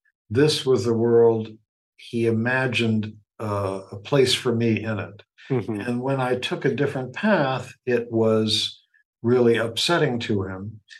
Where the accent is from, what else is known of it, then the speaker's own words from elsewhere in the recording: United States; I grew up in the United States. I had a very comfortable life.